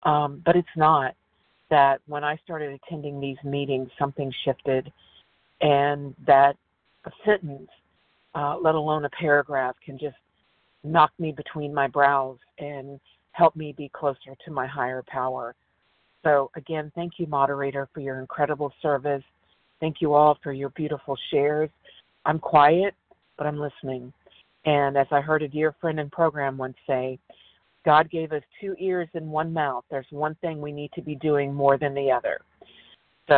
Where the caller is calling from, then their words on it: West Virginia, United States; West Virginia.